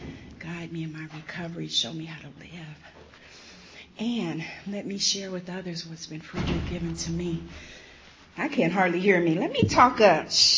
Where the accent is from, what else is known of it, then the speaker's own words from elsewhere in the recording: San Diego, California, United States; I came from San Diego, born and raised. Woo, Dago in the house, right?